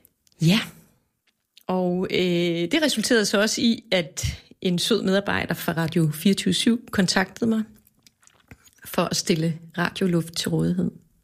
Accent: Central Denmark Region, Denmark; also born or lived in Copenhagen; now in Nordsjælland, Denmark; Jeg er født i København på Rigshospitalet for 45 år siden. Jeg er opvokset på Djursland blandt hippier og gæve bunderøve. Og nu bor jeg i Nordsjælland, tæt på naturen, hvor jeg har allermest hjemme.

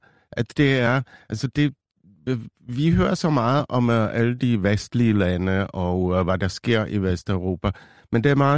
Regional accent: Czechia; now in Denmark; nu kommer jeg selv fra Tjekkiet.

